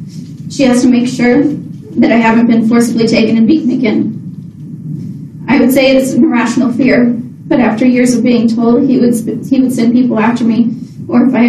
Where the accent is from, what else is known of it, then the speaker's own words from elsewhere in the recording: Indiana, United States; now in Las Vegas, United States; My mother moved to Las Vegas with me when I came from Indiana.